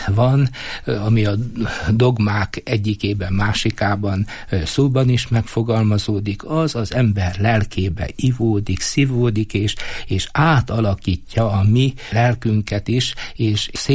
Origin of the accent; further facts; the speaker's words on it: Kisvárda, Szabolcs-Szatmár-Bereg, Hungary; én ott nem messze születtem, laktam Kisvárdán Mária Pócstól